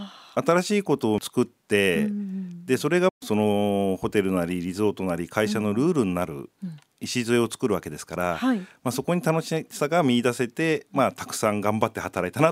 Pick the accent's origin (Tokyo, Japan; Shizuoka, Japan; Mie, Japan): Tokyo, Japan; はい、私は群馬の人間ではなかったんですけれども、生まれ育ちは東京で、